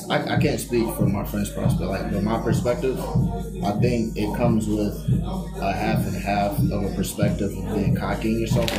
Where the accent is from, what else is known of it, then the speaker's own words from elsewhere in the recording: Trenton, New Jersey, United States; also born or lived in Roebling; I'm from Trenton. I grew up in Trenton. I grew up in Roebling a little bit. Finished high school.